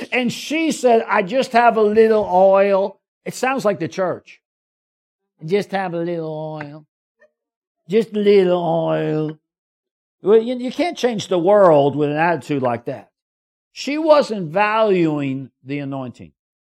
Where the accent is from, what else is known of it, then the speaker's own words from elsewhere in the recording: New York, United States; I'm always in a hurry because I'm from New York originally.